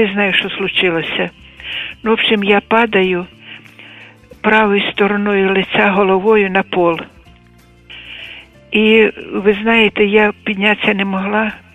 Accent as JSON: {"language": "Ukrainian", "region": "Kyiv", "country": "Ukraine", "said": "Я з Києва"}